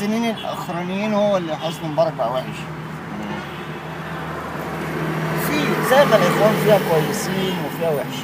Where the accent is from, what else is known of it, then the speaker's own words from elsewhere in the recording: Egypt; 30 سنه احنا ما نعرفش كمصريين